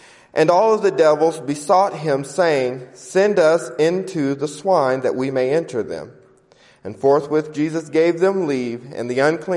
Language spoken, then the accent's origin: English; Pacoima, California, United States; from Pacoima, California